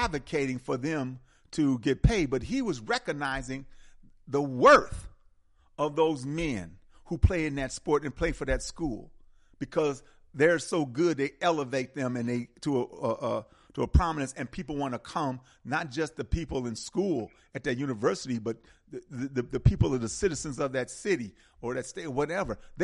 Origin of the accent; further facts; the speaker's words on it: Milwaukee, Wisconsin, United States; I remember Al McGuire at Marquette. I'm from Milwaukee.